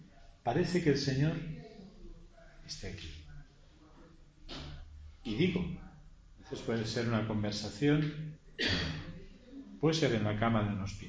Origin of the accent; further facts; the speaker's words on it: Arenys de Mar, Catalonia, Spain; En mi pueblo, que ya debéis conocer, siempre digo que soy de pueblo, Arenys de Mar